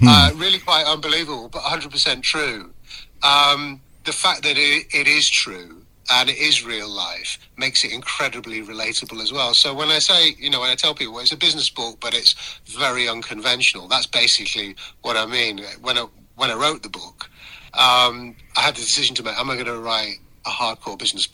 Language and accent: English; Manchester, North West England, United Kingdom; moved away as an adult; now in London, United Kingdom; I moved house. I moved from Manchester, which is where I grew up, to London.